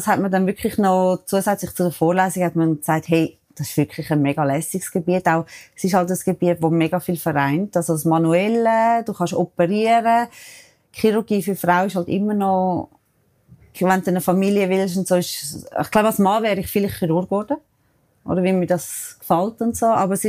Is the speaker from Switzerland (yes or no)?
yes; Zurich, Switzerland; ich als Zürcherin. Ich habe damals in Bülach geschafft und ich bin halt wirklich der Zürich-Mensch. Ich bin da aufgewachsen.